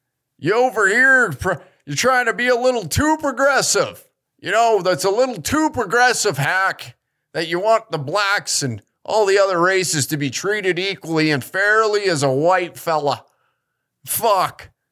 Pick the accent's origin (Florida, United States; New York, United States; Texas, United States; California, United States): California, United States; Santa Monica; Santa Monica.